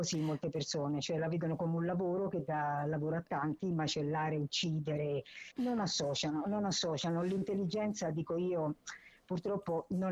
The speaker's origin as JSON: {"language": "Italian", "town": "Rome", "region": "Lazio", "country": "Italy", "said": "io sono romana"}